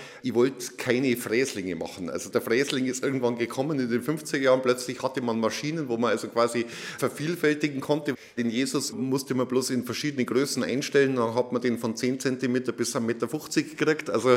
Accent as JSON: {"language": "German", "town": "Oberammergau", "region": "Bavaria", "country": "Germany", "tie": "born or raised there", "said": "Erst einmal bin ich ja in Oberammergau aufgewachsen"}